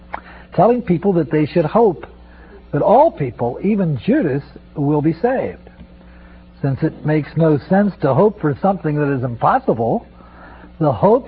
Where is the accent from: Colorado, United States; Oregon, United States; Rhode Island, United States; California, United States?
Colorado, United States; Denver; I'm a Capuchin Franciscan from the Mid-America province, and I'm from Denver, Colorado.